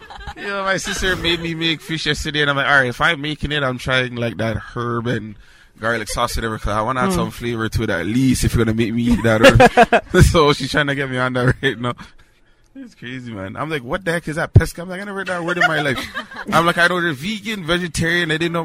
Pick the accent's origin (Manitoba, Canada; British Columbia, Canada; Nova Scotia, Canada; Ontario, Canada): Ontario, Canada; Toronto; Like, we're from Toronto. Like, we didn't know they had no 40-pack.